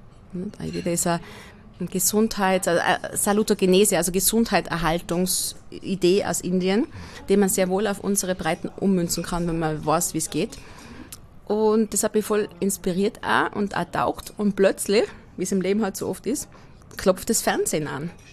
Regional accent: Styria, Austria; fühle mich sehr wohl als Steirerin, aber eigentlich muss ich ehrlich sagen, als Österreicherin

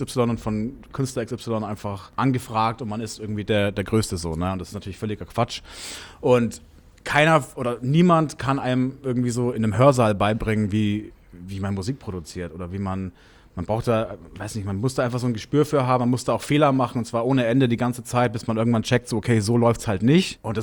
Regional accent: Nuremberg, Bavaria, Germany; also born or lived in Berlin; Ja, ich habe ja vorher noch 2 Jahre in Berlin gewohnt. Mein restliches Leben natürlich dann in Nürnberg, wo ich herkomme. Also Franken. Nicht Bayern, Franken.

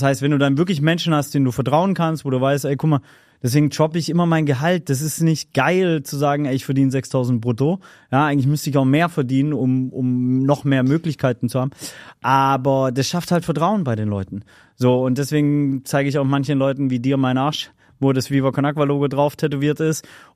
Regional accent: Ludwigsburg, Baden-Württemberg, Germany; Ich bin gebürtiger Schwabe. Ich bin Robert Bosch-Krankenhaus geboren, Ludwigsburg, Bildungsbürgertum aufgewachsen.

